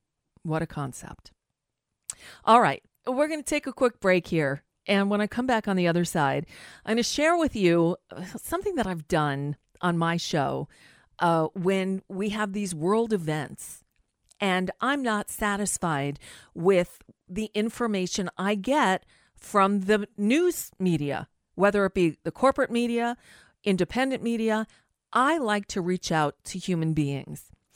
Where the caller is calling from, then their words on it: United States; I'm calling from the United States because I'm concerned.